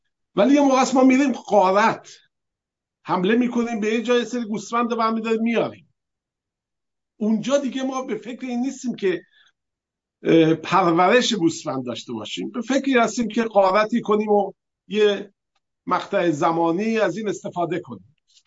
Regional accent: Iran; همه اینها هیچ کدوم افتخاری نبود که بشی من ایرانی هستم و اینم بکراند منه

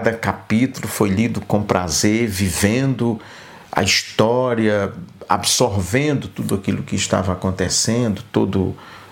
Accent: Northeast Region, Brazil; born there; de Minas, onde eu vivo, ou lá do sertão nordestino, onde eu nasci

